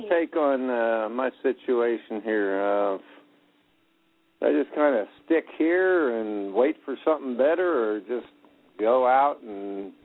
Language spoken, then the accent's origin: English; Youngstown, Ohio, United States; I'm originally from Ohio myself.